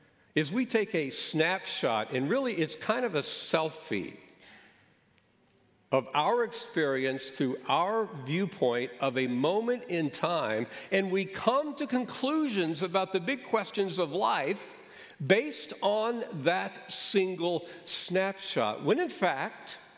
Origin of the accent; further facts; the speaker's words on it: Kansas City, United States; I grew up outside of Kansas City in a happy home.